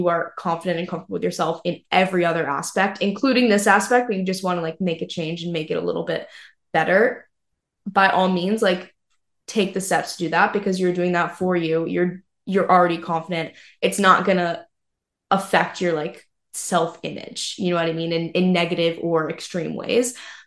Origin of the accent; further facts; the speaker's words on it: New Hampshire, United States; And then we grew up in New Hampshire. A lot of people we went to high school with go to UNH